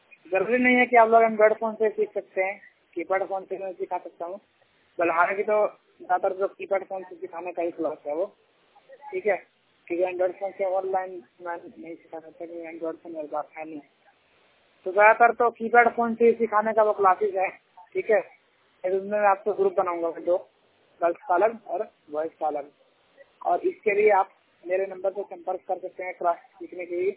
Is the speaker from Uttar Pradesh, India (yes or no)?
yes; Saharanpur, Uttar Pradesh, India; और मैं सहारनपुर से हूँ